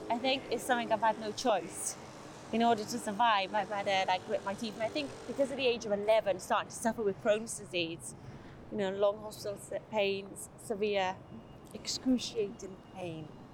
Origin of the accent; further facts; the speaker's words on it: Wales, United Kingdom; No, because I'm a Welsh girl.